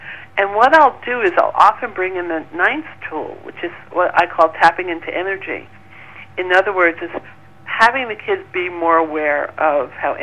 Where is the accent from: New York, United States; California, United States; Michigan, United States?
New York, United States; when I mentioned I'm from New York, I walk down the street, I get a bad or a good feeling.